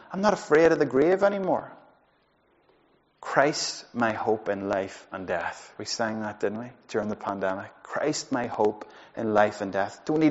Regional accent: Ireland; I'm Irish, so I can say that.

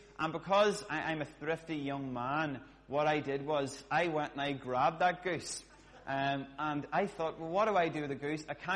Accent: Smithborough, County Monaghan, Ireland; I'm from Monaghan.

